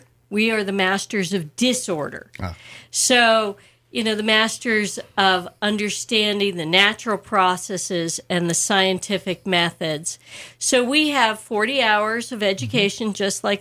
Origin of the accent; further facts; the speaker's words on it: Idaho, United States; and I grew up in North Idaho, so it really interested me.